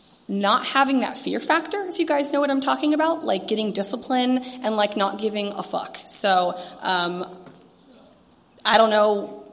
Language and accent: English; Rancho Bernardo, California, United States; I grew up in North County, like Rancho Bernardo area. I guess that's Northeast County.